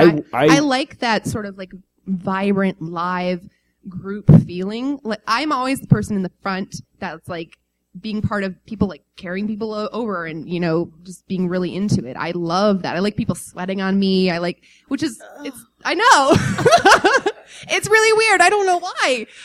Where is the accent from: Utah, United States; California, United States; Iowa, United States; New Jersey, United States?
Iowa, United States; So the hillbilly part is my dad's side, and I'm from Iowa, so that side comes out real strong.